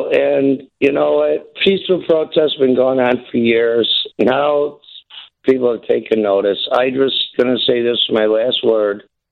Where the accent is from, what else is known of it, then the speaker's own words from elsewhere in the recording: Chicago, Illinois, United States; also born or lived in Alabama; And we moved back to Illinois. And in any event, I was born in Chicago. We lived in Chicago. I myself have lived in Chicago.